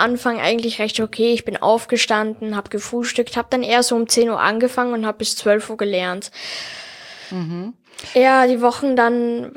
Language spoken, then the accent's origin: German; Salzburg, Austria; Ich komme aus Salzburg. Ich bin 11 Jahre alt